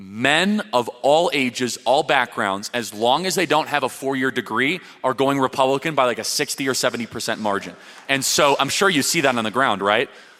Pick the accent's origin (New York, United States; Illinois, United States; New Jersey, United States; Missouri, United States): Illinois, United States; I know it in my home state of Illinois.